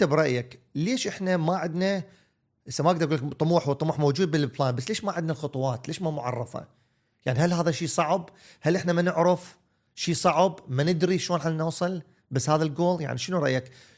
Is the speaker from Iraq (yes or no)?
yes; Iraq; أنا مثلا بالامارات